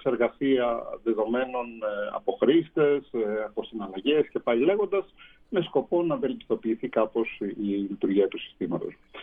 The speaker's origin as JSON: {"language": "Greek", "town": "Thessaloniki", "region": "Central Macedonia", "country": "Greece", "tie": "born or raised there", "also_born_or_lived": "Athens", "said": "Είμαι Θεσσαλονικός, γεννήθηκα και μεγάλωσα στην Θεσσαλονίκη πέρα από 2 χρόνια στην Αθήνα όταν ήμουν μικρός."}